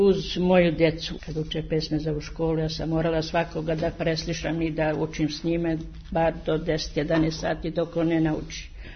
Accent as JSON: {"language": "Serbian", "town": "Barič", "region": "Belgrade", "country": "Serbia", "said": "dolazim iz Barića kod Obrenovca."}